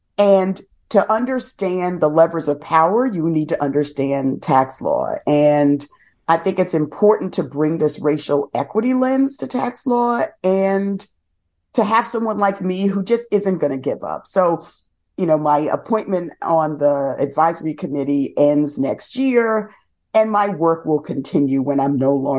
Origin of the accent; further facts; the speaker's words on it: New York City, New York, United States; I grew up in the South Bronx. I deal a Black woman academic.